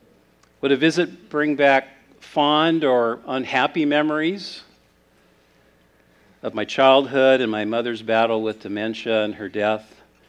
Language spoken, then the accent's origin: English; Bellevue, Washington, United States; Paul and I traveled to my hometown of Bellevue, Washington, which is on the east side of Seattle. There's a lake in between called Lake Washington. We went there to see lifelong friends and to return to the place that shaped my early life.